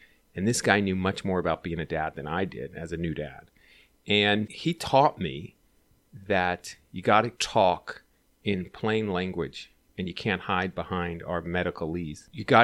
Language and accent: English; San Francisco, California, United States; but growing up in San Francisco and my wife from New York, we hated Los Angeles.